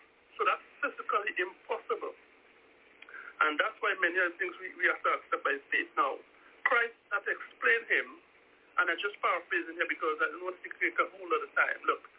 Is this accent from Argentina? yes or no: no; Trinidad & Tobago; from Trinidad and Tobago.